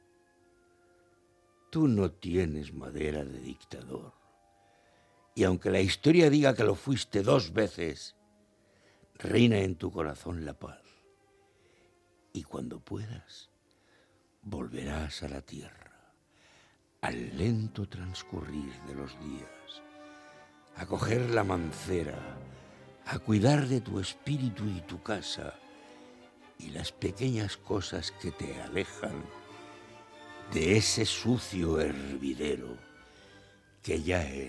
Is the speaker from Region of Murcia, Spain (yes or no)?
yes; Cehegín, Region of Murcia, Spain; Argos, además, tiene para mí una connotación especial en tanto que el río que pasa por mi pueblo. Yo, de broma, mi pueblo, Cejín, lo llamo en Mesopotamia porque está entre dos ríos, el Argos y el Kipar.